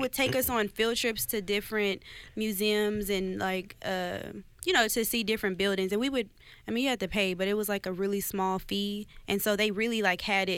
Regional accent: Texas, United States; I'm from Texas, so you learn that people speak Spanish differently, you know, in other parts of the world.

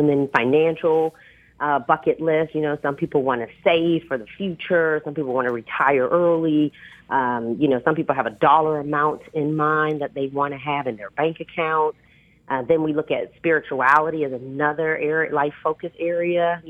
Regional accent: Maryland, United States; I grew up in Prince George's County, and I am a huge fan

